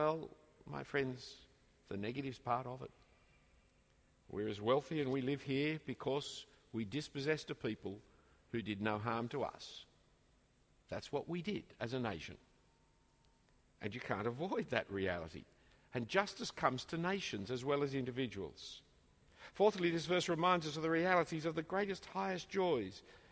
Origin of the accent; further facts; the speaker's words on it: Australia; I'm an Australian, and when Australia acts, I act.